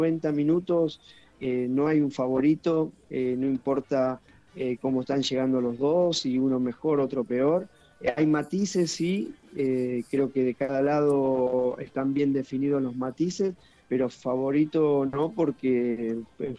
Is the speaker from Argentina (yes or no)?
yes; Argentina; also born or lived in Cúcuta / Fortaleza; más porque estuve en Cúcuta y en Fortaleza, casi 9 años en un maravilloso país que quiero mucho. Siendo argentino digo que no